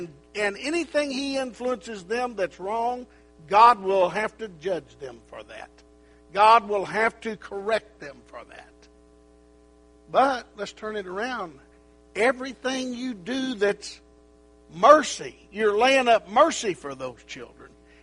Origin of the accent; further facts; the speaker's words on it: Wilburton, Oklahoma, United States; My family, you know, I grew up in Wilburton, Oklahoma. My grandparents on both sides lived there.